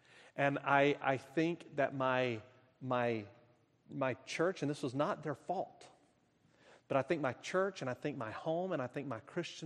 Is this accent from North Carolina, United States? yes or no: yes; North Carolina, United States; born or raised there; also born or lived in Tennessee, United States